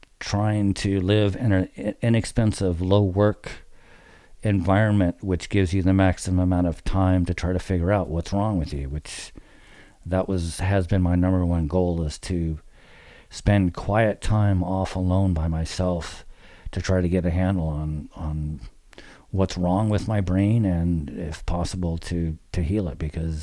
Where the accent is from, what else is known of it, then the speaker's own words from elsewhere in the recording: Lafayette, California, United States; I grew up in the East Bay in a small community called Lafayette that back in the 60s and 70s when I grew up there was a pretty good place to grow up in. It was middle America suburbia